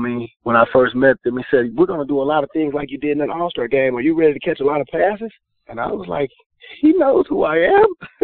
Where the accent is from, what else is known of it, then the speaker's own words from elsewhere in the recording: Oakland, California, United States; also born or lived in Texarkana, United States; Well, you know, I was born in Texarkana. I lived there till I was 11 years old, and then I moved to Oakland. So I was raised in Oakland. I went to Skyline High School